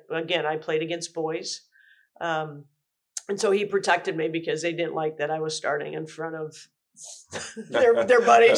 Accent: Indiana, United States; And then I grew up in Indiana.

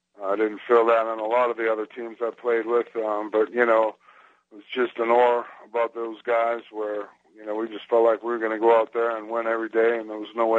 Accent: Salem, Massachusetts, United States; I came from Boston. I grew up in Salem, Mass., and I used to go in and watch Red Sox

